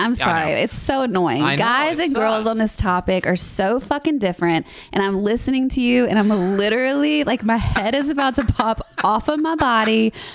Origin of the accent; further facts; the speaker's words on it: Louisiana, United States; First of all, I'm from Louisiana.